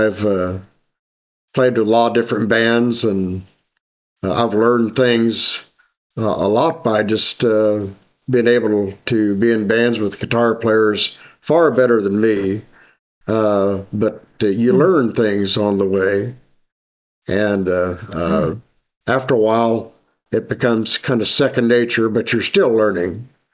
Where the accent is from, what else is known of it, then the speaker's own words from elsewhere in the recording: Charleston, Illinois, United States; born there; Well, I was born in Charleston, Illinois. I still reside there.